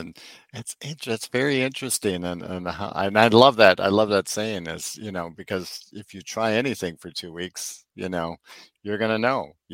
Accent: Wisconsin, United States; born there; I was born in Wisconsin. It gets too cold.

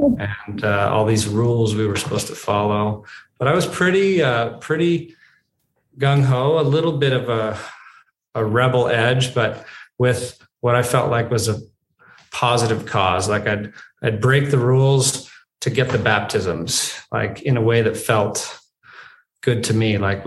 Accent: Chicago, Illinois, United States; born there; I was born in Chicago while my parents were in grad school.

